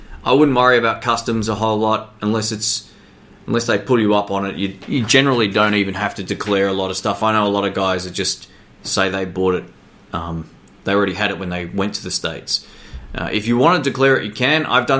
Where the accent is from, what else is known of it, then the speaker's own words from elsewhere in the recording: Australia; I'm Aussie too.